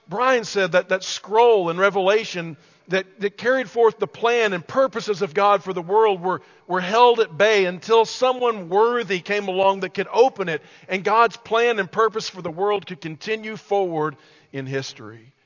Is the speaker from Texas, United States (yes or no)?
yes; Hereford, Texas, United States; also born or lived in Amarillo; I was born in Amarillo, but I grew up, my hometown was Hereford, Texas. Hereford, Texas.